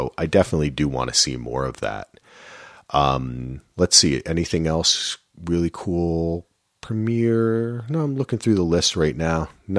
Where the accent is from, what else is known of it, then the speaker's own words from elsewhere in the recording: New Jersey, United States; I know you all think I'm crazy, but I'm from Jersey. These are my people. I grew up with these people. When you see the Jersey Shore, these are the people I grew up with.